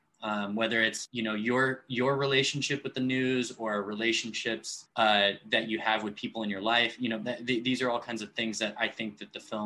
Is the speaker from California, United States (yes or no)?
yes; Los Angeles, California, United States; I was born and raised in Los Angeles, yeah. I left when I went to college